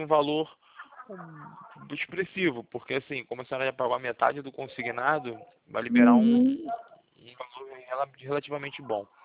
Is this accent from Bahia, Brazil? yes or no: no; Rio de Janeiro, Brazil; Eu sou do Rio, falo da central de relacionamento, entendeu? Do Santander, mas eu fico no centro da cidade.